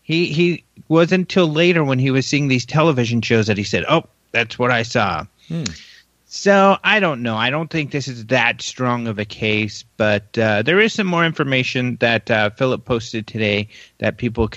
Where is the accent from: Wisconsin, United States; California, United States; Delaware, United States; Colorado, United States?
Colorado, United States; Denver; But yeah, Denver Broncos, they're pretty cool. My hometown. But, and this is the old school. When I grew up, this was their logo.